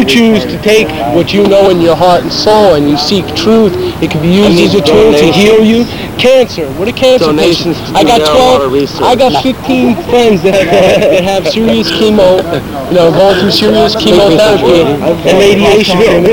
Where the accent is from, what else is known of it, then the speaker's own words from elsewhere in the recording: Brooklyn, New York, United States; I come from Brooklyn, New York. That's why I love New York.